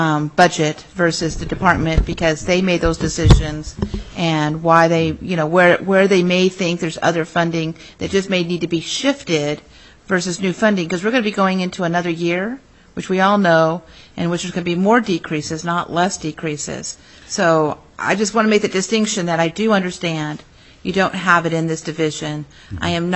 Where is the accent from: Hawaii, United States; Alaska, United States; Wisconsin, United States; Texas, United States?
Alaska, United States; North Pole; I'm from North Pole. We ask differently.